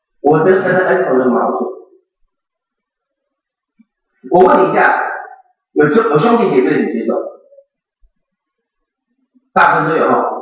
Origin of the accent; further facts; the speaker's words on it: China; now in United States; 你知道我们都是从国内来的，我们国内来的，来到美国的时候，你觉得你要遵守美国的律法，还是我们中国的律法？啊，我是中国人，我要守中国律法